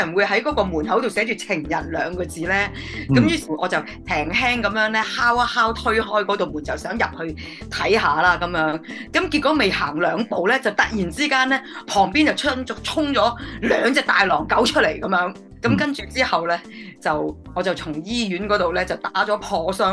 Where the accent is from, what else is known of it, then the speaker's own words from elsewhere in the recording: Guangdong, China; 可能喺我哋廣東人咧比較少用啦